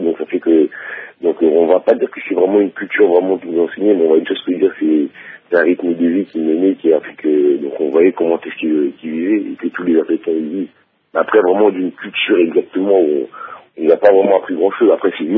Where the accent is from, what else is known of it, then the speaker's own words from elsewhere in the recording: Paris, Île-de-France, France; moi, je suis né à Paris, en plus, dans le 18e, à place de Clichy. Donc, voilà, je suis né ici à domicile.